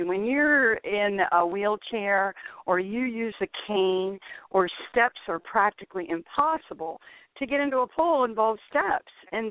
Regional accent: Ohio, United States; moved away as an adult; I've been here my first time here in 1971, and I'm like coming from Ohio and thinking, oh my goodness, this is magnificent.

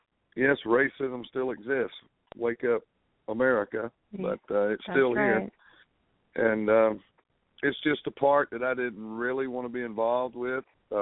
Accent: Blakely, Georgia, United States; we got involved in an independent movie in my hometown of Blakely, Georgia, and it's called Savage.

